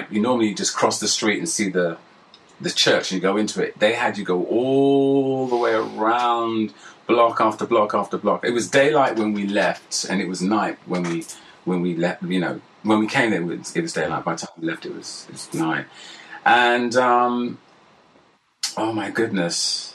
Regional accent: London, United Kingdom; I was born in Hackney. And then we lived in North London, Finsbury Park.

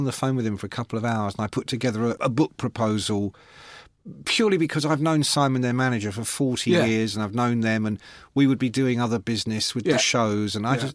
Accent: Ireland; Irish music, I'm Irish, so Irish music is all...

